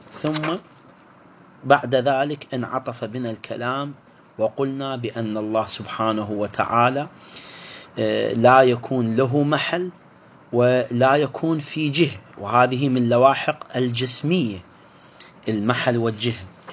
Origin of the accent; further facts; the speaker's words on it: Iraq; من الشرابات المتداولة عندنا بكثرة عندنا في العراق يعني، أو في بعض المحافظات على الأقل.